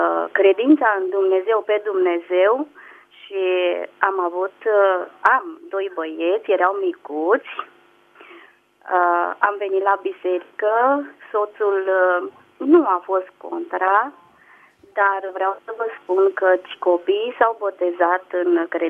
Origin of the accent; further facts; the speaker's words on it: Zimnicea, Teleorman, Romania; Sunt de la Zimnicea